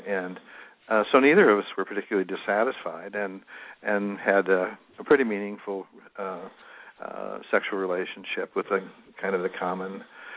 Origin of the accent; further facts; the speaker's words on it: Nebraska, United States; Yeah, I was born in Nebraska in a very small rural town there. I'm 68, so I was born and raised during the 50s